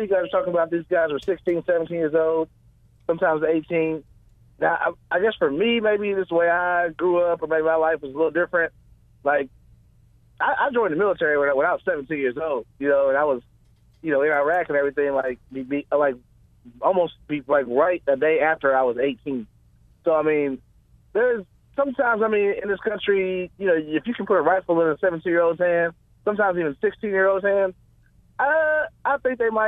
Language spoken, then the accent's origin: English; Lexington, Kentucky, United States; Now, I'm not a Louisville fan at all. I'm from Lexington. I'm right here.